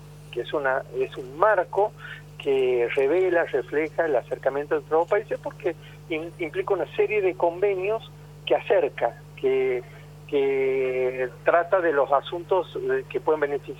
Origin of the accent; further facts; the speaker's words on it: Santiago del Estero, Argentina; soy del interior también, soy de Santiago del Estero